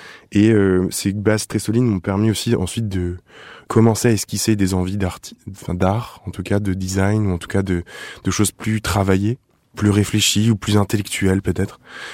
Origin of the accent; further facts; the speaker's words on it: Nice, Provence-Alpes-Côte d'Azur, France; moved away; je viens du sud, je viens de Nice, je suis un niçois sorti tôt du sud